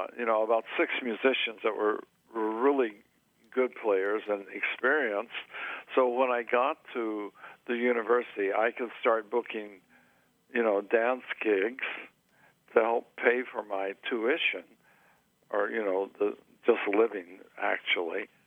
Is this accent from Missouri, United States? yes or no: yes; Sedalia, Missouri, United States; I was not exposed to very much music growing up in Sedalia, but I did have that jazz experience and background.